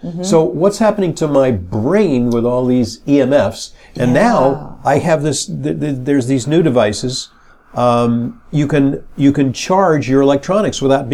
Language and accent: English; California, United States; moved away; I'm from California. I'm a California refugee, fled to the East Coast because I was suffering from terminal boredom in Southern California.